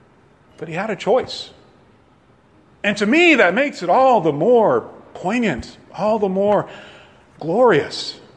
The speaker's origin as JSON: {"language": "English", "town": "McComb", "region": "Mississippi", "country": "United States", "tie": "born there", "said": "I'm Southern. I don't sound like it, but I am Southern. I was born in Macomb. There's not too much south of Macomb except the Gulf of Mexico."}